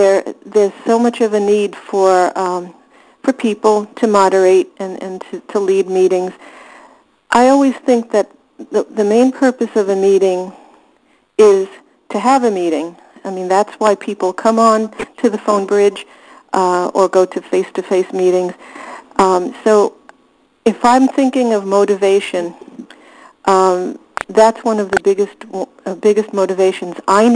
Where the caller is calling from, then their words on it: New York, United States; I'm a compulsive eater, and I'm calling in from New York.